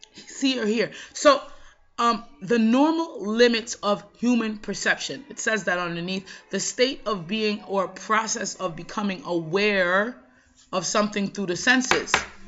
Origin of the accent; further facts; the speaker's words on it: Jamaica; And I'm Jamaican, so there's this way that Jamaicans make porridge, and we love our porridge.